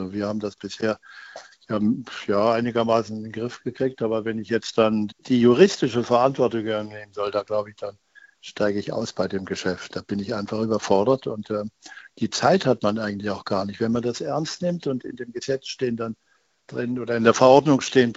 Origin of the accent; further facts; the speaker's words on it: Baden-Württemberg, Germany; Hier im Isnier-Raum, wo ich herkomme, haben wir quasi in jedem Gewässer den Biber